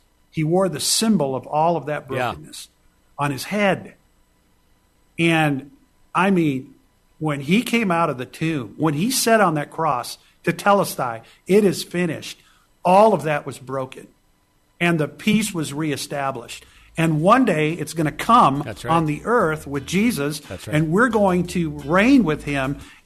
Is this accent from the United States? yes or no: yes; United States; And I know that in my own heart, as an American, as I said earlier, just appreciating the richness of the freedoms we have